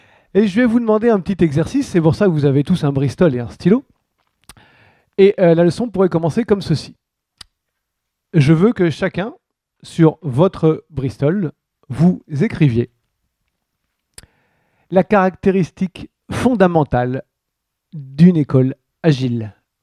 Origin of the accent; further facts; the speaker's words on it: Le Mans, Pays de la Loire, France; Je suis du Mans, je suis un peu jaloux.